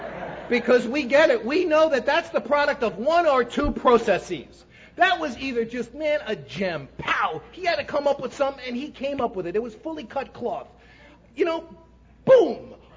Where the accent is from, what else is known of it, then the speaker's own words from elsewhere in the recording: New York City, New York, United States; I grew up in New York City in the Bronx to a family that was and is still completely out of their minds.